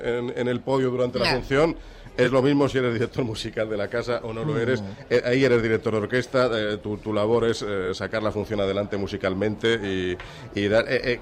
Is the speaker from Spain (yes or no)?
yes; Madrid, Community of Madrid, Spain; yo siempre digo que yo soy más madrileño que el oso y el madroño